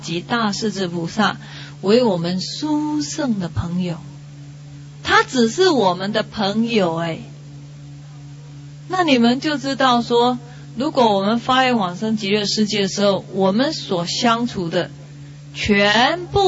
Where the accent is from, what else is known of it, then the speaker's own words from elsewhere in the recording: Taiwan; 在我们台湾那边